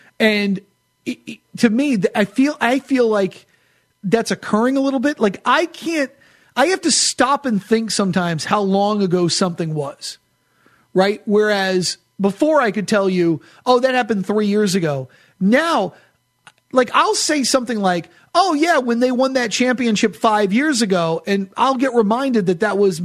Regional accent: New England, United States; I grew up in New England and watched a lot of Celtics games as a kid.

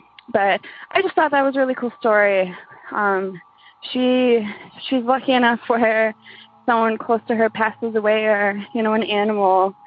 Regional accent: Wisconsin, United States; Hi, guys. … I'm from Wisconsin.

